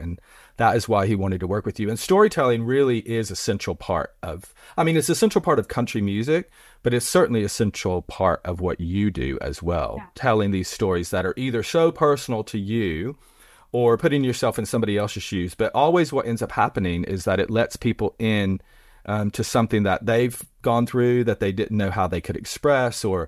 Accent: Bristol, Tennessee, United States; moved away as an adult; now in London, United Kingdom; I grew up in Bristol, Tennessee. Knoxville was like the biggest city that we would go. I mean, I've lived in London for a very long time now, but my whole family's still there.

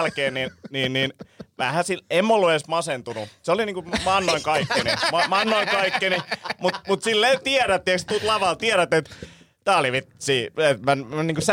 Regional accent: Vantaa, Uusimaa, Finland; mä oon itse Martinlaaksosta kotosi

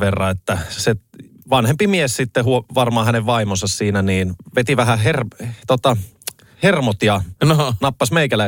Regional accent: Pornainen, Uusimaa, Finland; kun meidän lapsuudessa Pornaisissa maaseudulla, niin jossain vaiheessa jengillä oli tää

